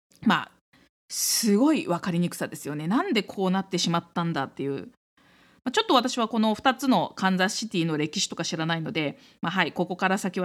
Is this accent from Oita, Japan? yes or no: no; Fuji, Shizuoka, Japan; 私の地元静岡県富士市の電車の駅でいうと